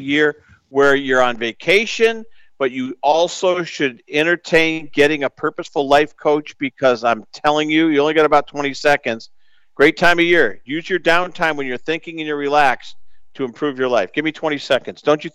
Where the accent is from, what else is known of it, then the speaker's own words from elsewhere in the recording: Northeast, United States; You can tell I grew up in the Northeast.